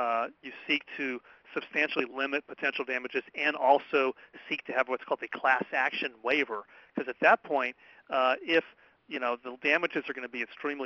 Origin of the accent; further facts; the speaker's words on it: Washington, District of Columbia, United States; I encourage you to enjoy my hometown of Washington, D.C.